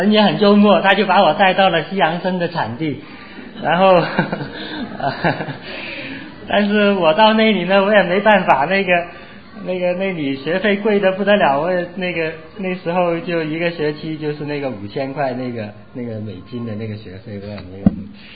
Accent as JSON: {"language": "Chinese", "region": "Guangdong", "country": "China", "said": "那么我是广东人呢，刚才还有好几个广东人来的，讲几句广东话，所以会讲广东话，"}